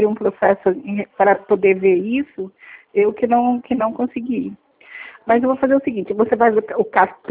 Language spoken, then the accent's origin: Portuguese; Praia Grande, São Paulo, Brazil; Eu sou da Praia Grande.